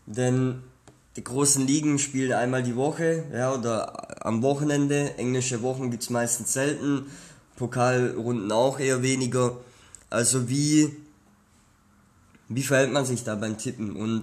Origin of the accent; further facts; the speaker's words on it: Ludwigsburg, Baden-Württemberg, Germany; nehmen wir einfach mal hier, Ludwigsburg ist meine Heimat, ja